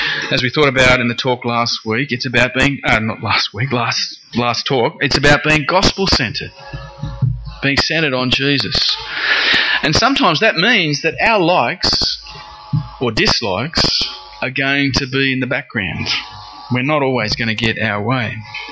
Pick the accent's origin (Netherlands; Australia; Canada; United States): Australia; Sydney, New South Wales; especially when I was in Sydney, growing up in Sydney playing hockey.